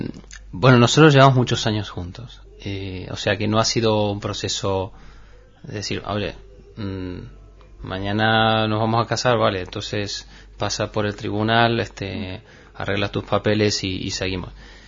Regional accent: Argentina; moved away; soy argentino, o sea que nos hemos venido desde Argentina, el mudarnos a otro país

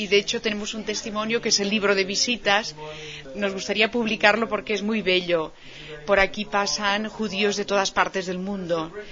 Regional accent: Barcelona, Catalonia, Spain; No, yo soy de Barcelona.

